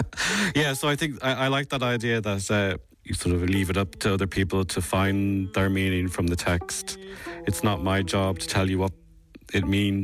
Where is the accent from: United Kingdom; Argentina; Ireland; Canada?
Ireland; growing up in Ireland